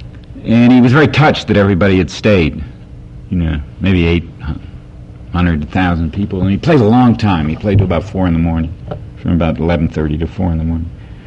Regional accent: Detroit, Michigan, United States; When I grew up, I grew up in Detroit, and the music that I liked the most was jazz

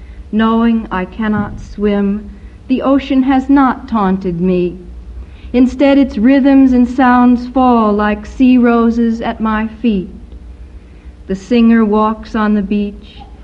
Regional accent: California, United States; Growing up in Southern California, developed an extreme prejudice against blondes

